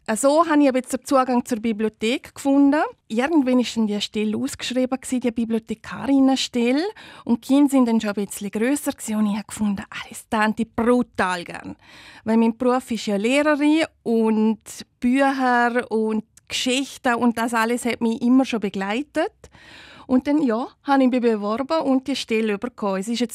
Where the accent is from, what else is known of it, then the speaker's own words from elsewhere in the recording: Ruggell, Liechtenstein; also born or lived in Chur; eine gebürtige Öri von Ruggell. Und ich wohne schon immer zu Ruggell, außer als ich noch das Lehrseminar gemacht habe. Dort war ich 5 Jahre zu Chur.